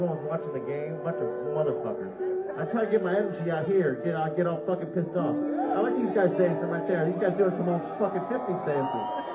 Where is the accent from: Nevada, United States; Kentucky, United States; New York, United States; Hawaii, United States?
Kentucky, United States; I'm from Kentucky. I don't know if you guys know where that is.